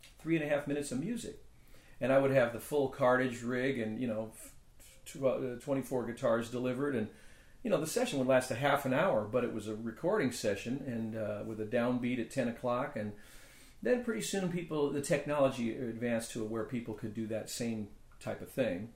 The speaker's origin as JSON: {"language": "English", "town": "Pasadena", "region": "California", "country": "United States", "tie": "born or raised there", "said": "I was raised in Pasadena."}